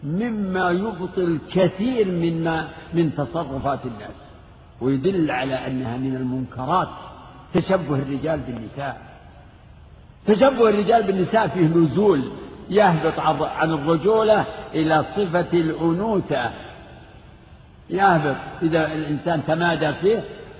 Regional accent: Najd, Saudi Arabia; فيه نوع من صيد البر اسمه عندنا في نجد اسمه الوضيحي

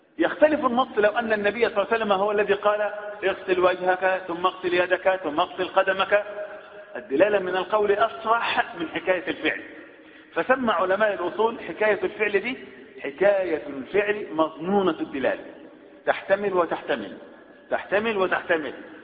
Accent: Upper Egypt, Egypt; إلى الآن حتى عندنا في الصعيد

